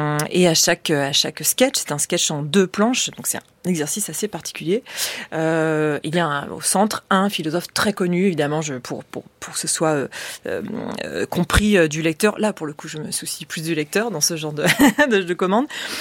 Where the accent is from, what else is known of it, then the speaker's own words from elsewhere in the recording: Nouvelle-Aquitaine, France; Poitevine, je ne le revendique pas, je m'en fiche complètement. J'ai grandi dans les Deux-Sèvres, j'ai un peu de sang belge